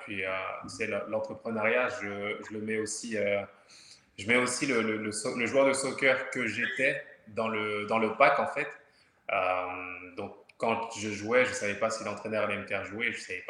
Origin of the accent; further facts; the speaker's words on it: France; moi, je suis français d'origine, donc on a vu ce qui se passait en France